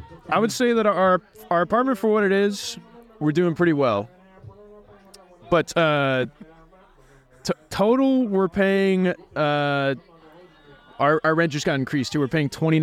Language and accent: English; Benicia, California, United States; Dude, I grew up in Benicia.